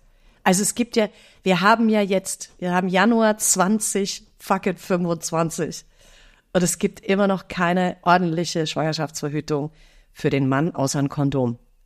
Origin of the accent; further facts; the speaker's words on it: Fürstenfeldbruck, Bavaria, Germany; ich komme ja aus München ursprünglich oder aus Fürstenfeldbruck besser gesagt.